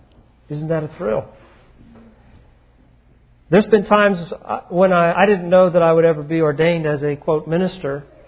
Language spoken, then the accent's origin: English; Philadelphia, Pennsylvania, United States; I said, well, I know where that is. I grew up in Philadelphia.